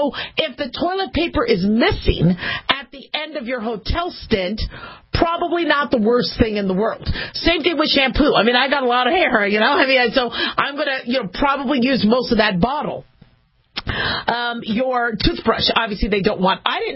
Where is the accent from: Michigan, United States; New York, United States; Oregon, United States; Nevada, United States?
Nevada, United States; Las Vegas; I'm from Las Vegas